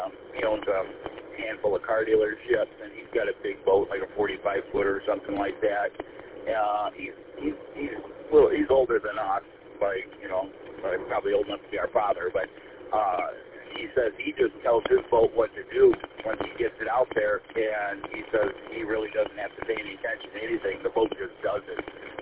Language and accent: English; Paw Paw, Michigan, United States; born or raised there